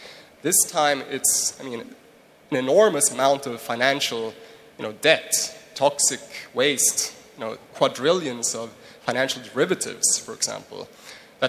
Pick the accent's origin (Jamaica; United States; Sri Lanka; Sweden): Sweden; English is a second language; I'm from Sweden.